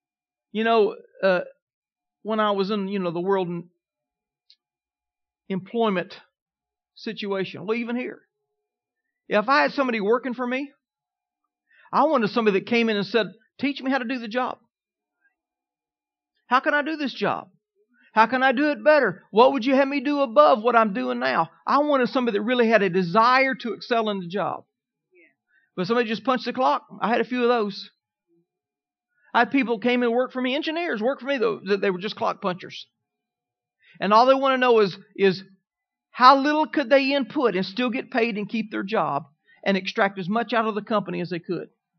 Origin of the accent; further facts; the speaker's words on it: Kansas, United States; When I was growing up as a kid, I grew up in Kansas. And in Kansas, they always taught about the pioneers.